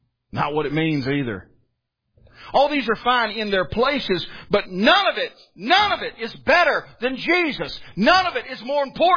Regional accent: United States; born there; I'm a good, proud American. I thank the Lord that I was born in America.

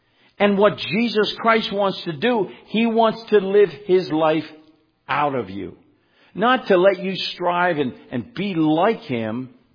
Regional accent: Philadelphia, Pennsylvania, United States; When I grew up, and of course, remember, I'm from Philly, so I was all pro sports down there.

